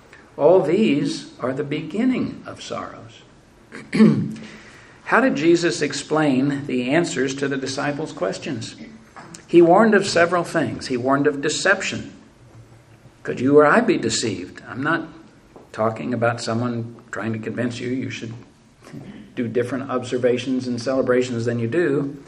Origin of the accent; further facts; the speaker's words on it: St. Louis, Missouri, United States; born there; I was born in St. Louis, Missouri.